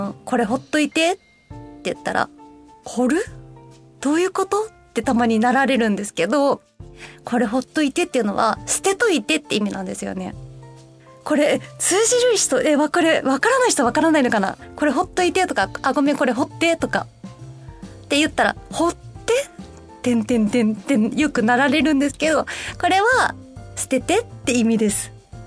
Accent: Osaka, Japan; now in Tokyo, Japan; 私大阪、さっきも言ったんですけど、大阪から東京に上京して、7年経ちます。

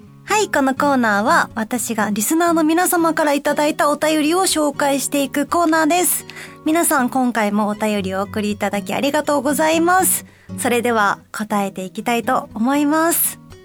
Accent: Kansai, Japan; 私関西出身なので

